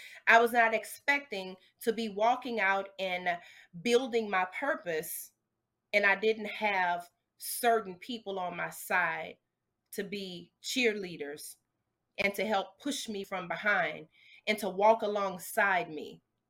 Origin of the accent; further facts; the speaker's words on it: the South, United States; now I'm from the South, as you can hear, I didn't say mother, I didn't say mommy, I said mama, okay?